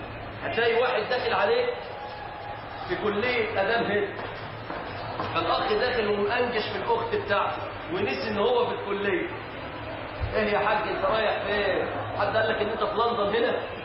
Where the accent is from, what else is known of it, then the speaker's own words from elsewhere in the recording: Mansoura, Dakahlia, Egypt; انا فلاح من المنصورة